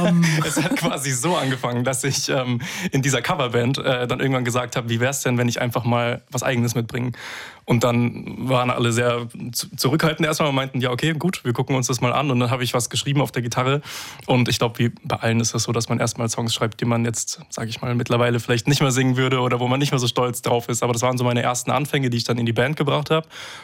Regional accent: Freiburg, Baden-Württemberg, Germany; Ich bin in Freiburg aufgewachsen.

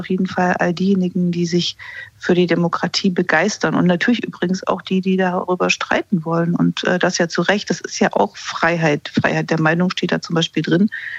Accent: East Germany, Germany; Ich bin ja in der DDR aufgewachsen

